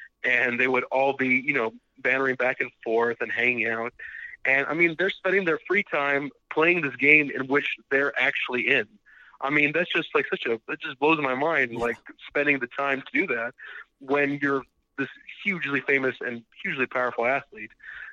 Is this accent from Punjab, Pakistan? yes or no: no; Karachi, Sindh, Pakistan; I grew up in Karachi, Pakistan